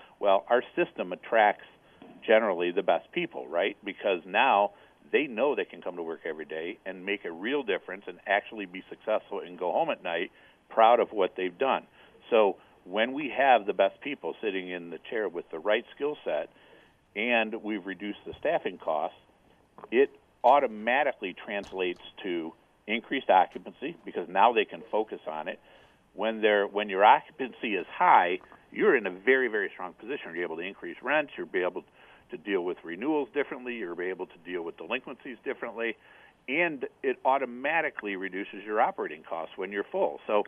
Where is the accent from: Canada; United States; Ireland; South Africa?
United States; Toledo, Ohio; now in Cleveland, United States; I grew up in Toledo, came to Cleveland in the early 90s, was at that time a commercial lender